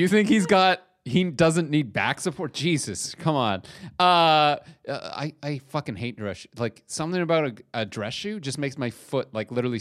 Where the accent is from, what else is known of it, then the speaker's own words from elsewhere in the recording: Canada; As a Canadian, that is absolutely a sentence.